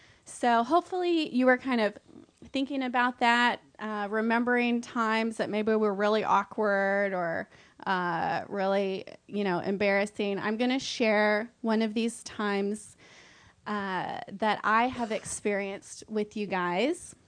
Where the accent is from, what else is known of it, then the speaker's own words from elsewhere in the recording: Weatherford, Texas, United States; I'm from Weatherford, Texas. I've never spent more than probably $20 on a Halloween costume.